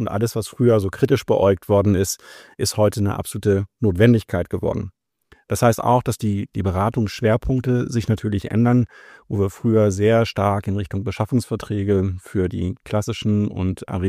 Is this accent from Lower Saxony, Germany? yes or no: yes; Hanover, Lower Saxony, Germany; Ich bin Hannoveraner von Hause aus.